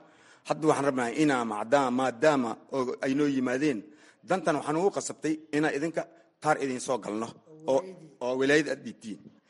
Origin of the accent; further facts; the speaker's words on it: Mogadishu, Banaadir, Somalia; also born or lived in Lower Juba; waxaan ku dhashay ani Jubbada hoose, waxaan kusoo barbaaray Muqdisho